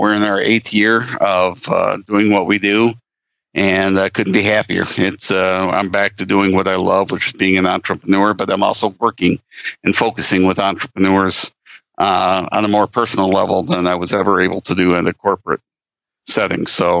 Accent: Lake Michigan area, United States; I was born and raised around Lake Michigan, and I've always been drawn back to it.

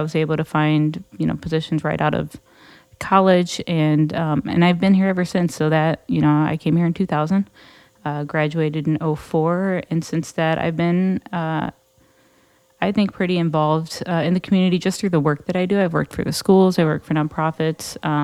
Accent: Gary, Indiana, United States; now in South Bend, United States; so I'm not native to South Bend, but I've definitely from Indiana. I grew up on the outside of Gary, Indiana, and came to South Bend as a college student

